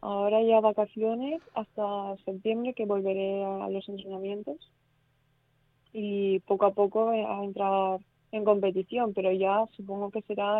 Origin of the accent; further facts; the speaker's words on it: Velilla de Cinca, Aragon, Spain; al llegar a mi pueblo, mis amigos también con una pancarta